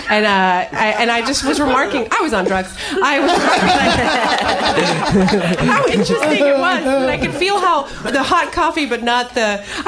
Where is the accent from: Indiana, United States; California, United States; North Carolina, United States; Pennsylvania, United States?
North Carolina, United States; North Carolina.